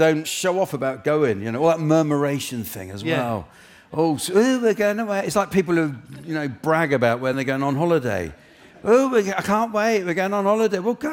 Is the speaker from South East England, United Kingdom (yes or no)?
yes; South East England, United Kingdom; I remember once when I was a kid, and I grew up in Hampshire, summer's day